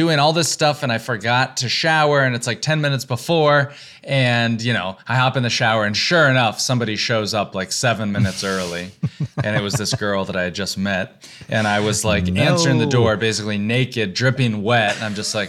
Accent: Texas, United States; also born or lived in Georgia; now in New York, United States; I grew up in the South in Texas and Georgia, and I went to school in North Carolina. And when I moved to New York, I didn't have a lot of friends.

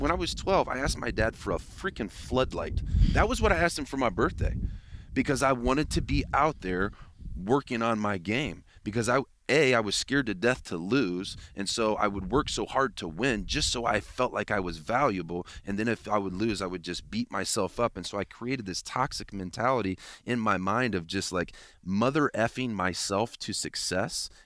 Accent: Midwest, United States; at least for me growing up in the Midwest

